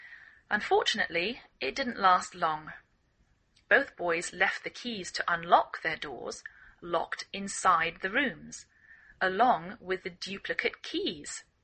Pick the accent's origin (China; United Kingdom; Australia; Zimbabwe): United Kingdom; England; now in United States